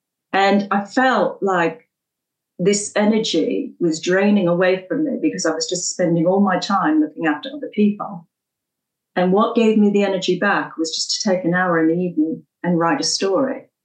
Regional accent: New York, United States; moved away; then I go to America and they do not think I'm a New Yorker anymore. I've been in this country 40 years now.

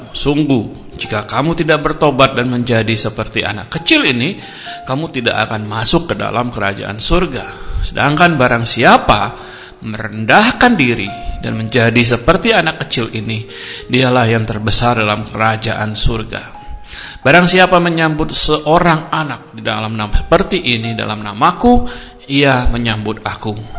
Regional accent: Jakarta, Indonesia; saya dari Jakarta.

